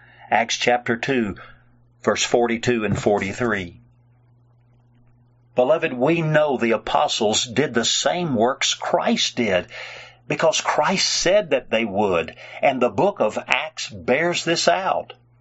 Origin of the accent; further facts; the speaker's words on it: Jacksonville, Florida, United States; You know, as a young man growing up in Jacksonville, Florida, I can remember listening to one of the Pentecostal preachers on the radio